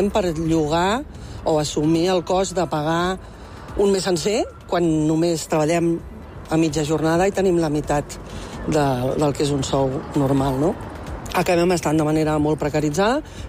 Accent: Prats de Lluçanès, Catalonia, Spain; Jo vinc de Prats de Lluçanès, que està al centre de Catalunya. Tot i que tinc habitatge relativament a prop, a la banda d'Aragó

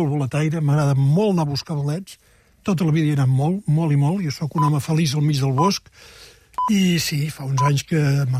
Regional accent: Salt, Catalonia, Spain; som de Salt. I passa una cosa a Salt, o ha passat una cosa a Salt

